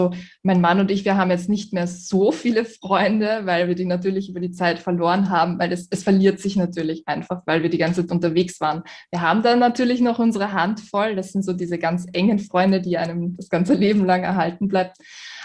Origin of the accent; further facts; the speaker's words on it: Vienna, Austria; Also ich bin immer nur wieder zurückgekommen nach Hause, nach Wien übrigens. Ich bin aus Wien.